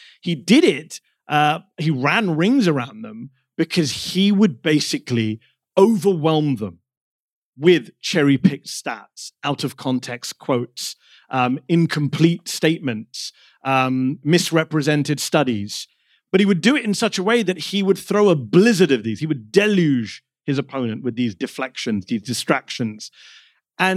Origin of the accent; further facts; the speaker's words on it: United Kingdom; why it's part of my identity as someone who grew up in the UK as children of immigrants